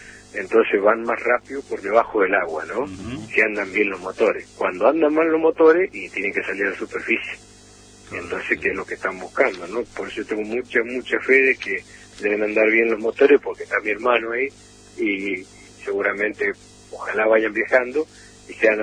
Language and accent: Spanish; Real del Padre, Mendoza, Argentina; also born or lived in General Alvear; Nosotros nacimos en la General Alvear, pero muy pequeño, a los 3 años, y yo 5, y nos vinimos a Real del Padre.